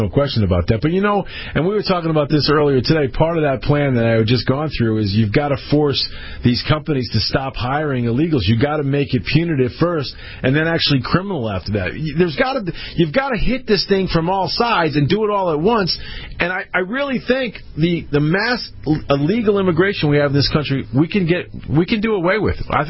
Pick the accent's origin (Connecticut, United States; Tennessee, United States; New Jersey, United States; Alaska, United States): Connecticut, United States; Dave in my home state of Connecticut.